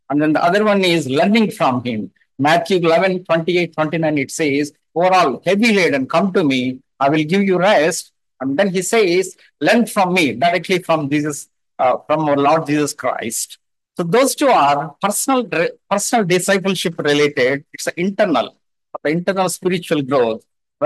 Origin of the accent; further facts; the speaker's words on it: India; first language Telugu; English is a second language; Even I was referring my mother tongue Telugu Bible.